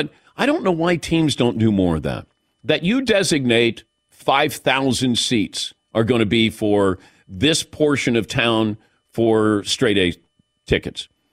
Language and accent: English; Cincinnati, Ohio, United States; But I never understood this because I grew up in Cincinnati and they would give out tickets